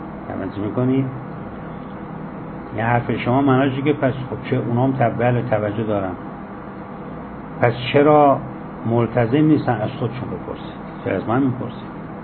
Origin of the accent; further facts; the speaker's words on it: Yazd, Iran; حالا من میگم یزدی شهر خودم